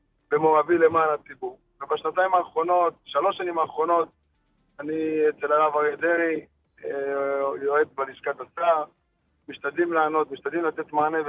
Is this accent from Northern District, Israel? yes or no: yes; Acre, Northern District, Israel; אני גדלנו באקו, חנכנו בחינוך העצמאי